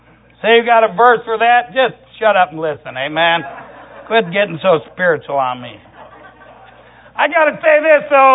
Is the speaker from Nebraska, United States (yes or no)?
no; Tennessee, United States; born there; when I was a kid, I was born in Tennessee. I know you can tell by my accent, right?